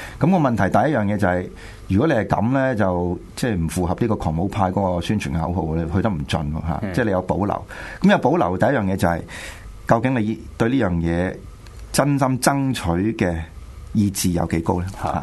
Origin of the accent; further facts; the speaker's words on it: Hong Kong; 我哋香港人我哋唔做呢啲嘢噶嘛，我哋一啲好有質素嘅人嚟噶嘛，